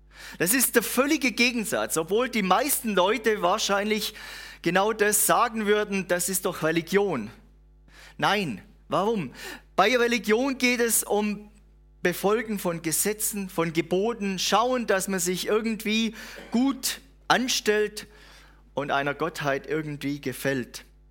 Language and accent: German; Reutlingen, Baden-Württemberg, Germany; Ich komme aus Reutlingen, gar nicht weit weg.